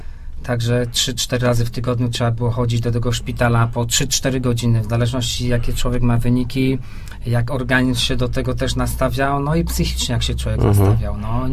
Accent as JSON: {"language": "Polish", "town": "Poznań", "region": "Greater Poland Voivodeship", "country": "Poland", "tie": "born or raised there", "lives_now": "Leszno, Poland", "said": "ja ogółem jestem rodowity poznaniak, a od 3 lat niecałych mieszkam w Lesznie."}